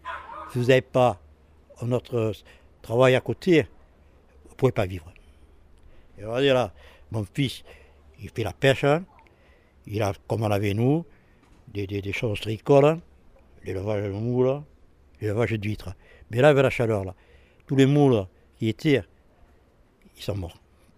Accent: Pointe Courte, Occitanie, France; born there; Je suis né à la Pointe Courte. Exactement, je voulais dire, il y a un bar-restaurant et bien je suis né au-dessus. Le 8 avril en 1941. Moi je suis né ici

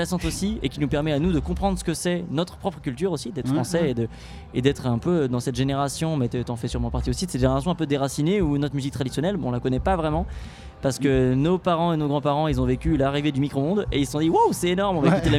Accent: Saint-Nazaire, Pays de la Loire, France; Nous on avait joué beaucoup de musique klezmer à Saint-Nazaire, donc on est des Bretons de Saint-Nazaire.

